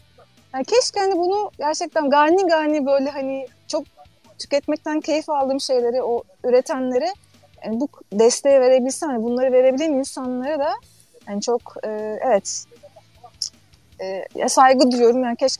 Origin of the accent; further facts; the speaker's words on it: Muğla, Turkey; ben Muğla'lıyım. Şu anda işte Dalyan, Ortaca Dalyan dediğimiz.